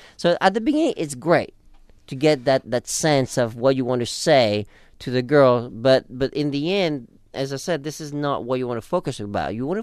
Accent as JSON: {"language": "English", "country": "France", "tie": "born or raised there", "lives_now": "United States", "said": "I was born and raised in France, so the social dynamic there is very different than the U.S."}